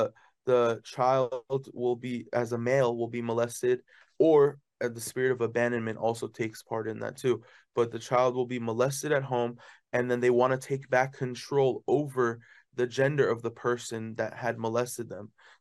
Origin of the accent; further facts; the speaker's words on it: Miami, Florida, United States; Then I went into the Latin world and I was writing English hooks for Latin artists because I'm from Miami.